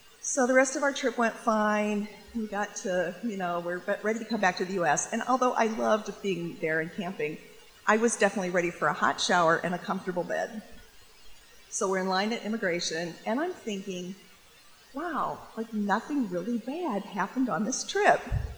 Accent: Berkeley, California, United States; And I said, because we're from Berkeley. You just figured we have drugs.

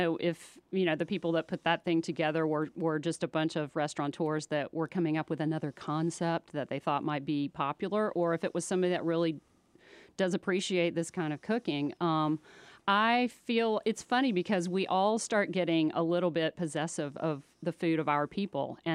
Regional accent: Atlanta, Georgia, United States; You know, I'm from rural America originally, or my roots are, but I grew up here in Atlanta.

